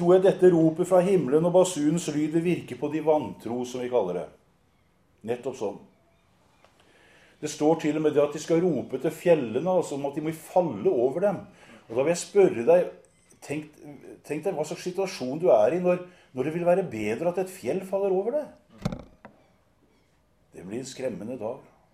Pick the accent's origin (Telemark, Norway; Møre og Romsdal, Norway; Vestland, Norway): Telemark, Norway; Kragerø; Like i nærheten av det sted hvor jeg vokste opp her nede i Kragerø, så var det en bussgarasje.